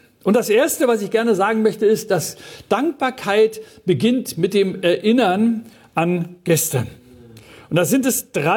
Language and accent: German; Mecklenburg-Vorpommern, Germany; wir sind Mecklenburger